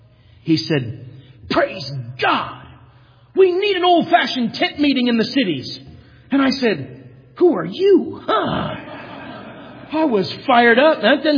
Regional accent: Minnesota, United States; Of course, Pastor Monty has told you that we grew up in Minnesota.

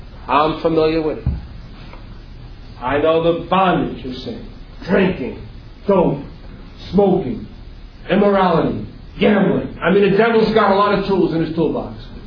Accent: Queens, New York, United States; I had so many worldly friends growing up in Queens

